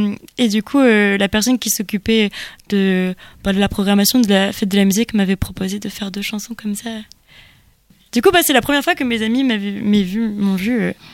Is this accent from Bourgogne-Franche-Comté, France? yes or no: no; Saint-Lô, Normandy, France; C'est Saint-Lô en Normandie. Je suis originaire de Saint-Lô.